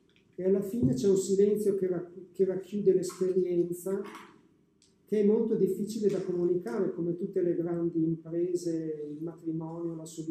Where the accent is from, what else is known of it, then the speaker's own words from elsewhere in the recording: Bologna, Emilia-Romagna, Italy; da bolognese è impossibile non dire